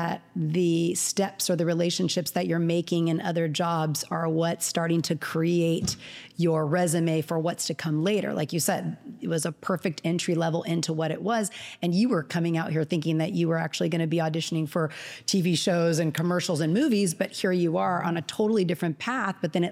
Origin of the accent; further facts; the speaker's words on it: California, United States; being that I grew up in Orange County and the business was 45 minutes away.